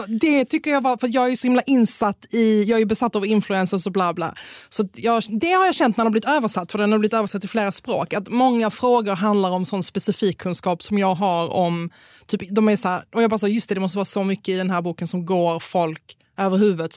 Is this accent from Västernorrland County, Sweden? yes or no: no; Malmö, Skåne, Sweden; Men jag är från Malmö, så det kanske är därför. Vi har sån grov, hemsk humor.